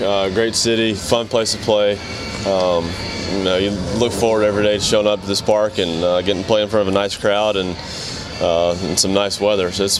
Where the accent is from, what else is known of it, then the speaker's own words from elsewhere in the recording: Slocomb, Alabama, United States; Yeah, small town. My dad was a pastor, all my life, still is.